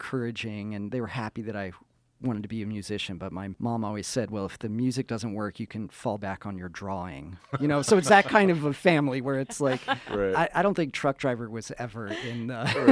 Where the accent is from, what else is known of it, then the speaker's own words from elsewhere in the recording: Colorado Springs, Colorado, United States; I grew up in the Springs. I went to CC, actually. Graduated from CC, moved to Denver.